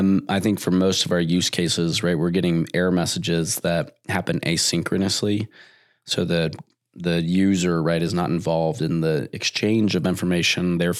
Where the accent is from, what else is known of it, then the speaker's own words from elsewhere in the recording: Texas, United States; Yeah. I feel like I can do that because I'm Texan or something.